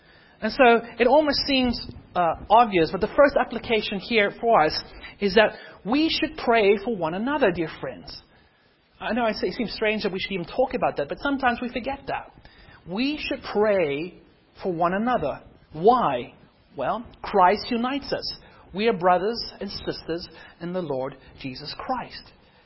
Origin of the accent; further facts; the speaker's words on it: Cape Town, Western Cape, South Africa; We're coming from Cape Town, South Africa. People seem to be a little bit more open